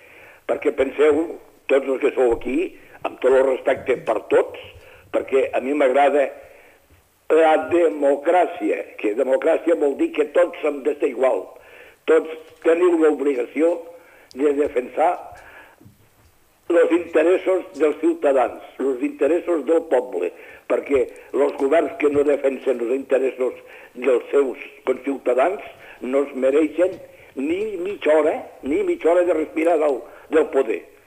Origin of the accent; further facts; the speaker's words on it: Falset, Catalonia, Spain; Jo, aquesta setmana, al meu poble, Falset, he viscut tres actes molt macos.